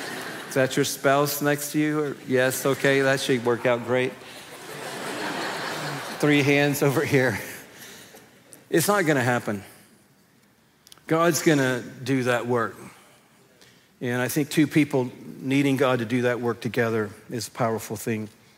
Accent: Atlanta, Georgia, United States; I grew up in Atlanta, Georgia, and hadn't been through the drive-thru at Del Taco.

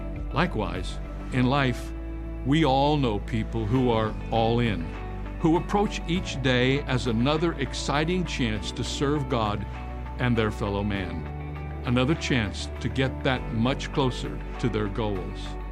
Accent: Cedarville, Ohio, United States; I grew up in Ohio in a rural area called Cedarville. When I moved there, I was in the seventh grade

